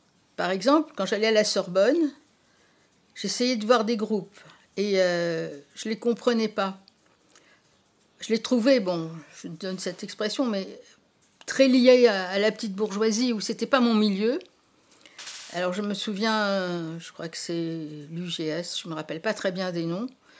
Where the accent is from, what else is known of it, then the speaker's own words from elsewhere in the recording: Oran, Oran Province, Algeria; born there; moi, je suis née à Oran, dans une famille populaire espagnole, et avec même des grands-mères dont une ne parlait qu'espagnol.